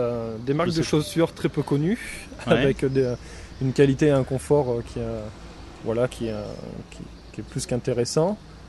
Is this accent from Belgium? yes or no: no; Auvergne-Rhône-Alpes, France; Moi, je suis auvergnat, donc je connaissais un petit peu déjà le monde rural, parce que je suis vraiment dans la chaîne des puits, au milieu des volcans.